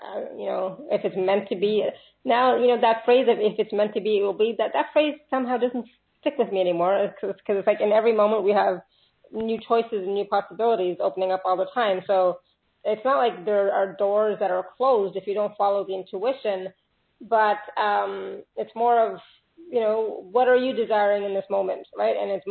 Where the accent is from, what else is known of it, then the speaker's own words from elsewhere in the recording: India; yeah, but I mean, I'm from India. my family's just straight Indian.